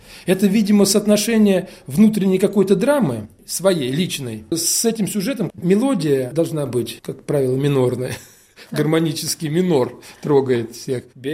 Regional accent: Uryupinsk, Volgograd Oblast, Russia; born or raised there

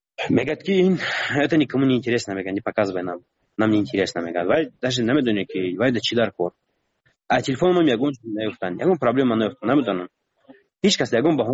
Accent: Tajikistan; من گفتم من تاجیکم گفتم از تاجیکستانم

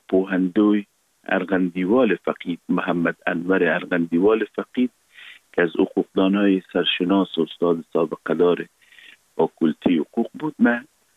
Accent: Kabul, Afghanistan; born or raised there

